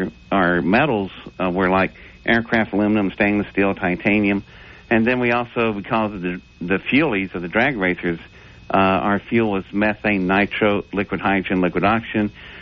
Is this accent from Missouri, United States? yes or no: no; Welch, West Virginia, United States; born there; And my dad was a coal miner in West Virginia, and I was born in Welch, West Virginia.